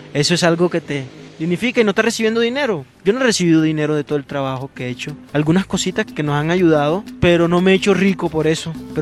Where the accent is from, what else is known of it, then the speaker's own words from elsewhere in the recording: Colombia; oye, somos colombianos, ¿no? Qué chévere que estemos aquí juntos.